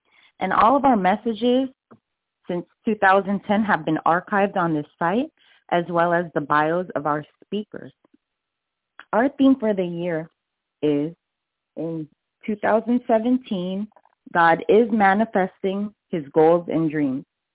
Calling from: Miami, Florida, United States; today I'm calling from Miami, Florida

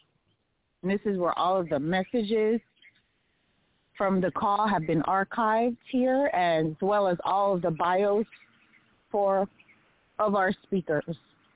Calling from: Snellville, Georgia, United States; I am I'm greeting you from Snellville, Georgia.

